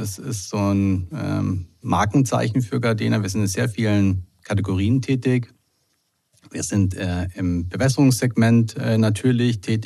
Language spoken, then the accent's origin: German; Santiago, Santiago Metropolitan Region, Chile; also born or lived in Valdivia; ich wurde dann in den 60ern geboren in Valdivia, einer kleinen Stadt im Süden von Chile, und bin dann später nach Santiago gezogen mit meinen Eltern in die Hauptstadt